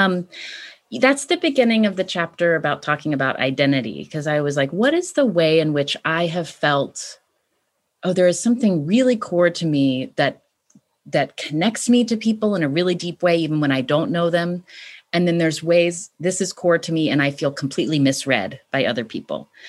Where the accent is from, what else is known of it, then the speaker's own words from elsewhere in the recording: West Virginia, United States; And being from West Virginia, people sort